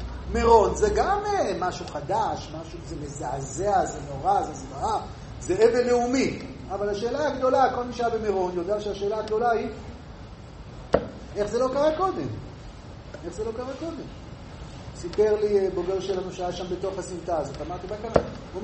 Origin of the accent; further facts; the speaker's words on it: Hebron, West Bank, Palestine; אני בא מחברון, יש לי שכנים גם כן דוברי ערבית